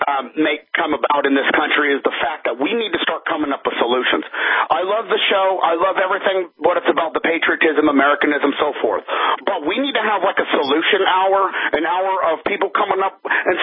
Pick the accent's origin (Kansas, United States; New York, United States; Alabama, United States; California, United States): Kansas, United States; I'm from Kansas.